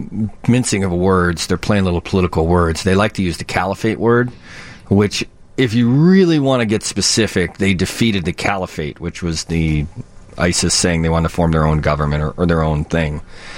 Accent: United States; I do agree as an American.

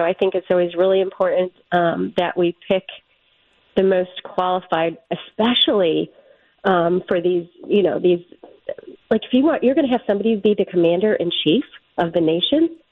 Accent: Pennsylvania, United States; Well, I'm from Bradford County.

